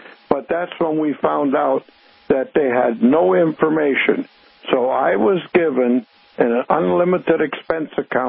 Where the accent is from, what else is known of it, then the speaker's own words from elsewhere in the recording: Minnesota, United States; And since I was from Minnesota, he told me, why didn't I take care of my own problems?